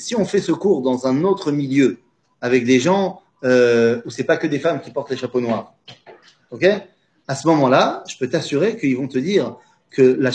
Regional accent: France; nous, on a grandi en France.

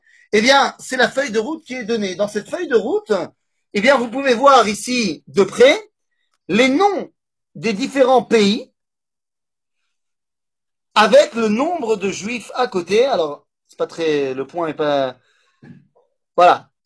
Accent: Metz, Grand Est, France; Je viens de Metz. Je viens de Metz, Rabotaï.

